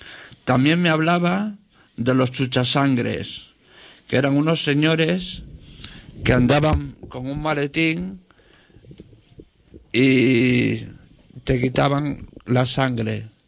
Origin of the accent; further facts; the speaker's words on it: Galicia, Spain; born there; Yo, como soy gallego de nacimiento, bueno, me considero, como decía el difunto Pepe Rubianes, soy galaico catalán y me he criado en las supersticiones.